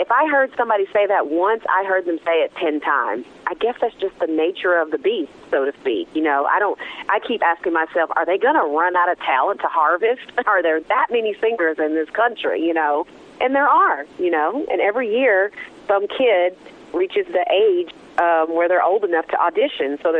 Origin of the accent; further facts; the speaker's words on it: the South, United States; we're all from the South, so we had this really great camaraderie, having that connection.